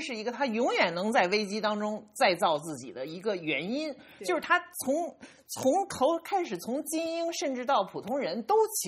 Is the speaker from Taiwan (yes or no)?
no; China; 因为我从小是在一种大的意识形态。我们中国虽然是无神论，我是长大无神论，但是那个共产主义就是国家宗教啊。